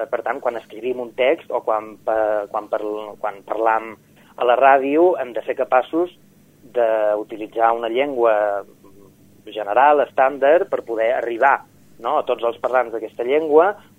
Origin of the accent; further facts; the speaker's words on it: Ibiza, Balearic Islands, Spain; Jo som eivissenc, però mon pare és de Formentera.